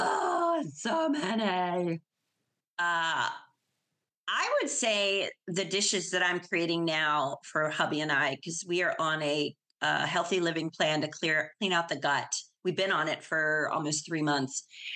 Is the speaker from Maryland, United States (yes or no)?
yes; Maryland, United States; And we're from Maryland, so we use crab meat too.